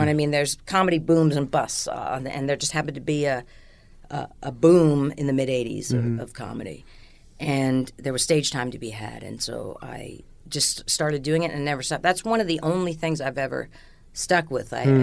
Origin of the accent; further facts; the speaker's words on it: New Jersey, United States; also born or lived in Houston, Texas; For the most part. A little bit in Houston, but mostly New Jersey, and my parents are from the Bronx.